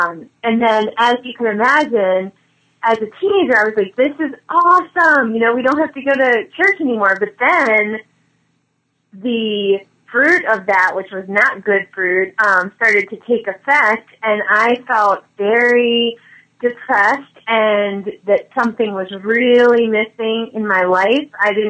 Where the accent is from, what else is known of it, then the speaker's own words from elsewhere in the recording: Baltimore, Maryland, United States; Okay, I was born and raised in the Baltimore, Maryland area, and I was raised Catholic family